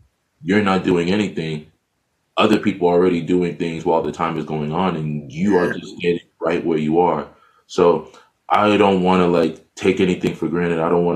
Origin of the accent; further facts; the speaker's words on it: Chicago, Illinois, United States; Born and raised in Chicago.